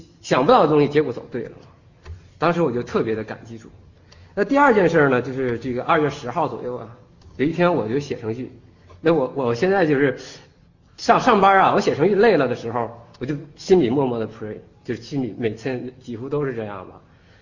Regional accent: China; 我也是跟从大陆那边来的，受无神论教育受时间太长了。

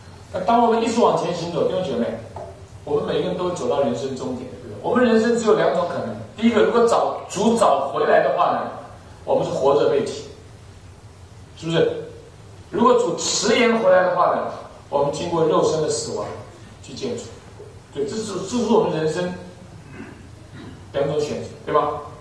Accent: China; 我知道我们中国人这个民族啊，是比较不是一个外展型的民族

